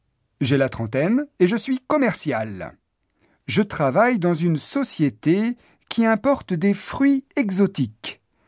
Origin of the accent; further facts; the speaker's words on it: Biarritz, Nouvelle-Aquitaine, France; Mes parents sont de la région parisienne, mais moi, je suis né à Biarritz. J'y habite depuis toujours. C'est une ville qui est à la fois proche de la mer et de la montagne.